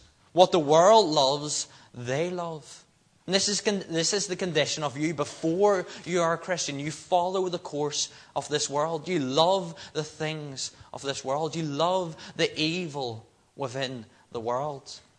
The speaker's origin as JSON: {"language": "English", "region": "Northern Ireland", "country": "United Kingdom", "said": "being Northern Irish"}